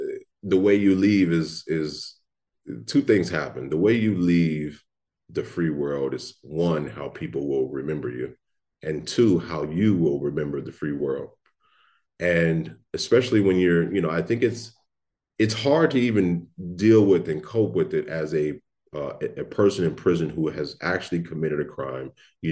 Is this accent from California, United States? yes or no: yes; Long Beach, California, United States; I'm from Long Beach, California.